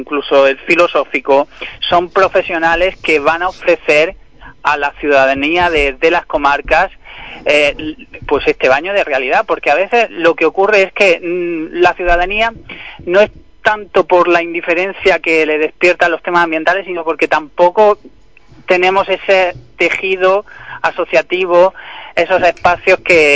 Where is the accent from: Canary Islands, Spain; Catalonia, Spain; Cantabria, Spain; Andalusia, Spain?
Andalusia, Spain; Huércal-Overa; Del mundo rural. El mundo rural de Huerca Lovera, nos dedicamos a la agricultura.